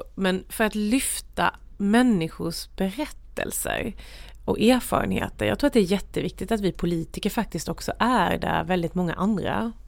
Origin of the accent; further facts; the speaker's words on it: Småland, Sweden; Jag är smålänning.